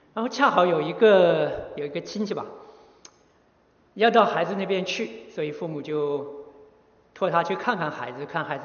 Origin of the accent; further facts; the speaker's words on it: Northeast China, China; 我们东北人呢也喜欢说一句话，东北来的可能还记得